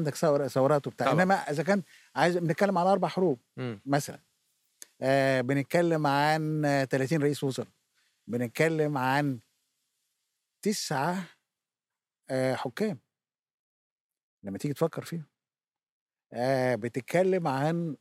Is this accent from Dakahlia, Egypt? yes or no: no; Cairo, Cairo Governorate, Egypt; أنا اتولدت في القاهرة